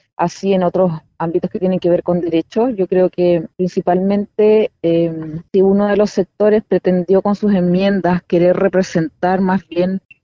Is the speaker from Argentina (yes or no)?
no; Magallanes, Chile; Yo vengo de la región de Magallanes